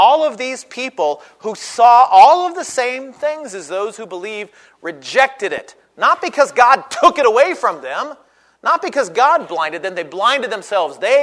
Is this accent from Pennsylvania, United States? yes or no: no; Chicago, Illinois, United States; I grew up in Chicago. It's just in my blood.